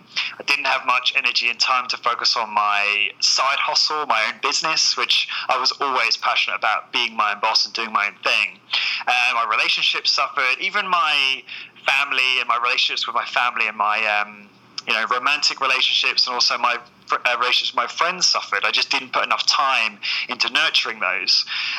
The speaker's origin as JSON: {"language": "English", "region": "South East England", "country": "United Kingdom", "moved": "as an adult", "lives_now": "Ireland", "said": "as you might know by my accent, I'm originally from the south of England, so I'm okay. From the UK, and I moved over here about 7 months ago."}